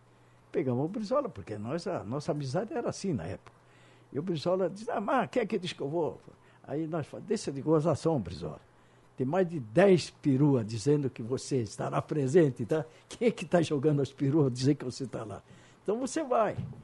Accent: São Paulo, Brazil; Eu, como paulista, a gente sempre cumpre o horário.

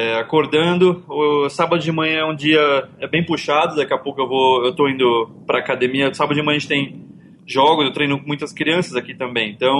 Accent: Brazil; now in Hong Kong; A história mais comprida antes, o motivo que eu saí do Brasil e outras coisinhas

